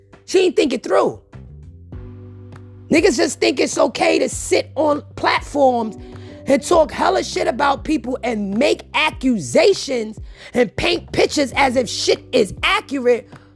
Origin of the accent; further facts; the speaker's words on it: Bronx, New York, United States; And I watched from the sidelines, because I'm from the Bronx, how much he didn't do for Brooklyn, for that borough, right?